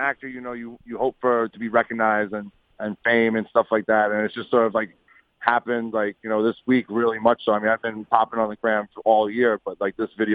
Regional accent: New York City, New York, United States; Well, the Millie Rock is a New York dance. It's specifically Uptown Harlem. I'm born and raised in New York, so I've been Millie Rocking for a long time.

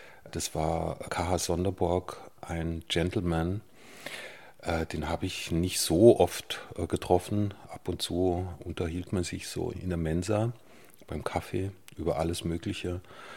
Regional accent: Titisee-Neustadt, Baden-Württemberg, Germany; Ich bin ja im Schwarzwald groß geworden, in einem kleinen Städtchen namens Titisee Neustadt.

